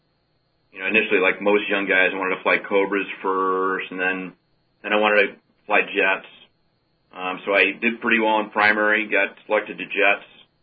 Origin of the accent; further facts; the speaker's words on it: Buffalo, New York, United States; also born or lived in Montgomery, Alabama; I was born in Montgomery, Alabama. My dad was in the Air Force, and I was raised in New York State, all over New York, kind of called Buffalo, New York home.